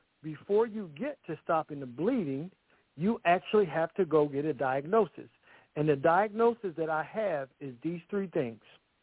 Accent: Philadelphia, Pennsylvania, United States; but I grew up in East Falls Housing Projects. I'm from Philadelphia.

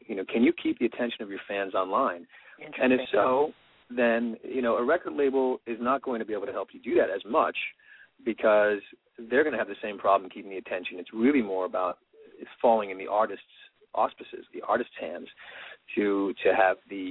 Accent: Northeast, United States; I'm from the Northeast, New York, New Jersey area.

